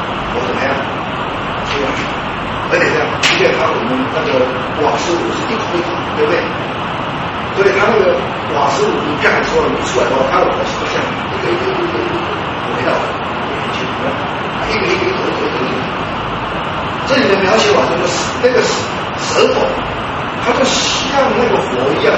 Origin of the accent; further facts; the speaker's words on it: Taiwan; 因为我是我们是台湾人，啊，我们会讲台语，我们会讲国语，有的会讲学英语的